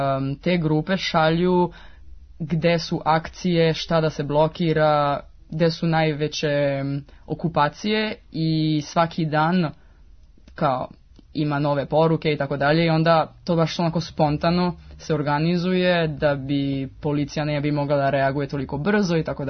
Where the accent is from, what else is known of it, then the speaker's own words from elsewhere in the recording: Paris, Île-de-France, France; ja sam odrasla u Pariz i mogu da razumem katalanski jako brzo, pošto pričam i španski.